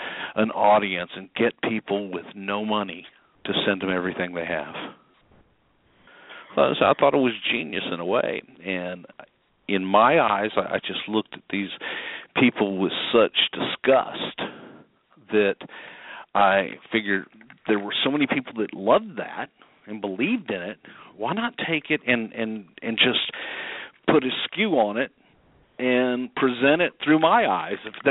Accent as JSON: {"language": "English", "town": "Houston", "region": "Texas", "country": "United States", "tie": "born or raised there", "also_born_or_lived": "El Paso", "said": "And I grew up in Texas, born in El Paso, raised in Houston, and they had wrestling every Friday night at the Sam Houston Coliseum with promoter Paul Bosch."}